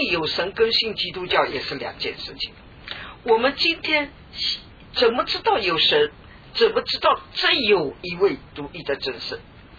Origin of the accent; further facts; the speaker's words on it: China; 这个在我们中国人的背景里面，我们很容易承认因果报应